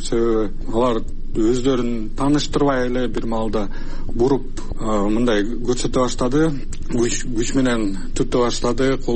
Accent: Osh, Osh Region, Kyrgyzstan; born there; Мен болсо төрөлгөндө Кыргызстанда, Ош шаарында төрөлгөм.

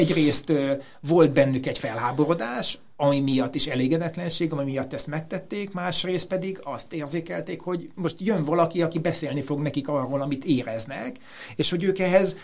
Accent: Budapest, Hungary; ha bár én budapesti vagyok

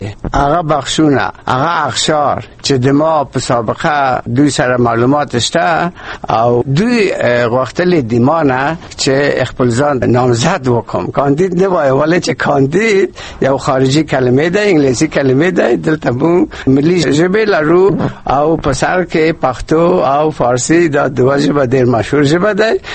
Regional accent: Kabul, Afghanistan; زه د کابل یم او

